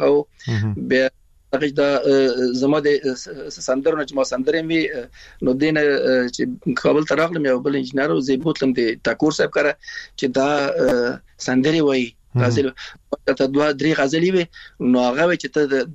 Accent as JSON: {"language": "Pashto", "country": "Afghanistan", "lives_now": "Iran", "said": "موږ د افغانستان راغلی یو نو ایران راغلی"}